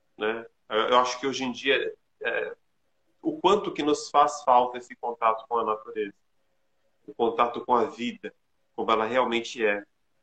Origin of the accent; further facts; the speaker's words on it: Lebanon; Portuguese is a second language; Ele me remete à minha infância no Líbano, claro.